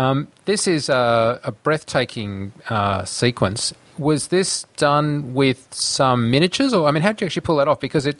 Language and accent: English; Australia; being an Australian, I can't name the players